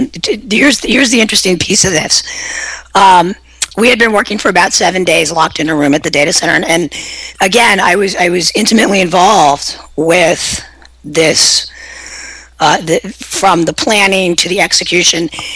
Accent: San Francisco, California, United States; I am from the Bayview area of San Francisco, born and raised, and I am about as street tough as they come

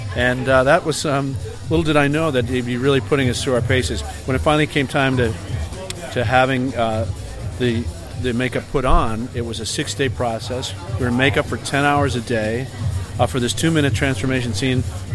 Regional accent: Connecticut, United States; when I was in high school, I grew up in Connecticut, and when I was in high school, I had a teacher, our choir director.

